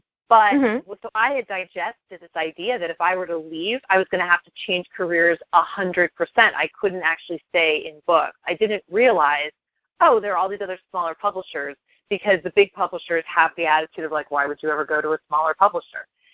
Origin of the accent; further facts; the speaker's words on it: Midwest, United States; They never, you know, I grew up in the Midwest. It's just a different vibe.